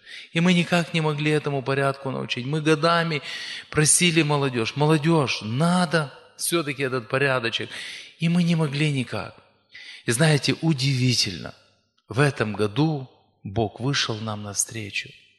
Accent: Zakarpattia Oblast, Ukraine; Приехал я к вам из Закарпатия. Это Западная Украина.

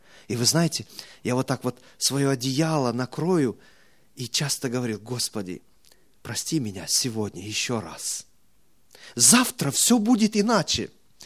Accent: Tajikistan; Я вырос в Таджикистане, и там живут местные коренные жители, это таджики.

